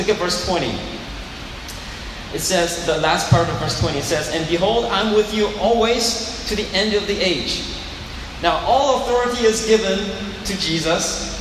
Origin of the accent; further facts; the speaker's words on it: Hickory, North Carolina, United States; And you say, "I'm from Hickory, North Carolina."